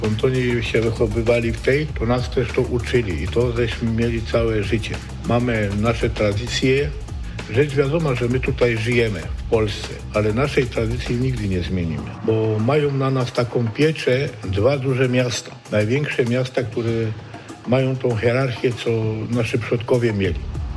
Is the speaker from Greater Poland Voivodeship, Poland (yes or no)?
yes; Poznań, Greater Poland Voivodeship, Poland; Mieszkam w Poznaniu od urodzenia.